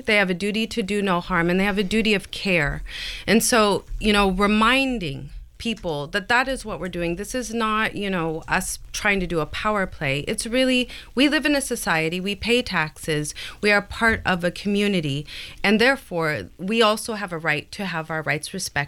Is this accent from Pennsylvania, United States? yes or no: no; Newport, Oregon, United States; I'm from the coast. I'm from Newport, Oregon.